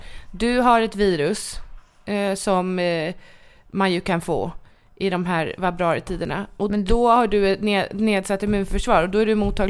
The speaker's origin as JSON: {"language": "Swedish", "town": "Åkersberga", "region": "Stockholm County", "country": "Sweden", "tie": "born or raised there", "said": "för det var det ju när vi var små på Ekbacken i Åkersberga"}